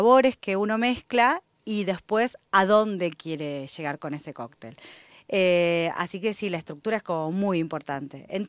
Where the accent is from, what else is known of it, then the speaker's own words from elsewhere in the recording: Cipolletti, Río Negro, Argentina; Soy oriunda de Cipolletti, vine a estudiar, no me alcanzaba la plata.